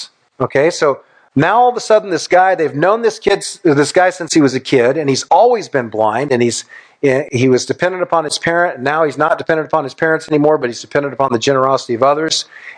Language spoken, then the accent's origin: English; Newton, Iowa, United States; And I said I was from Newton, Iowa.